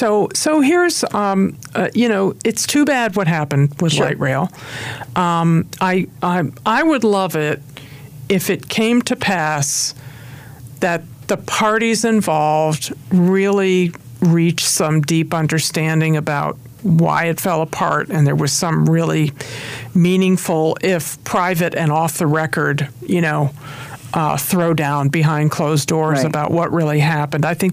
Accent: Hartford, Connecticut, United States; I come from Hartford, Connecticut. I'm an insurance baby, okay?

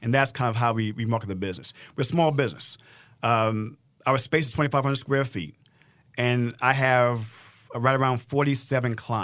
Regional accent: Brooklyn, New York, United States; Now, I'm from Brooklyn, New York. Okay, I love Brooklyn.

